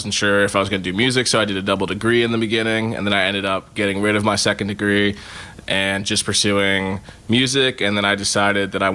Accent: Philadelphia, Pennsylvania, United States; I'm originally from Philadelphia, so that definitely has like a metropolitan feel to it.

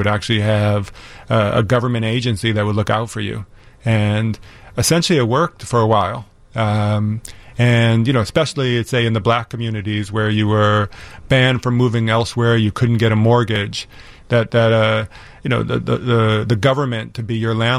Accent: Chicago, Illinois, United States; I'm from Chicago. South Shore and Hyde Park.

